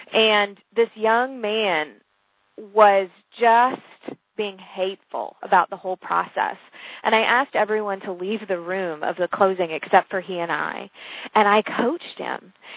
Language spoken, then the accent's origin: English; Savannah, Georgia, United States; And she lives down in Savannah, Georgia, which is my hometown.